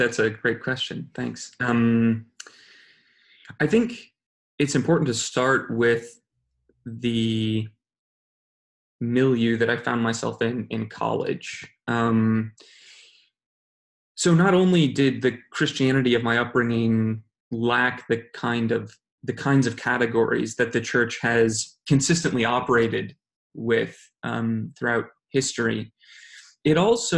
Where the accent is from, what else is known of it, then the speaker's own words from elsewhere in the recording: Springfield, Illinois, United States; I grew up in the Midwest, which in a part of the Midwest in Springfield, Illinois, which is kind of smack dab in the middle of the state of Illinois.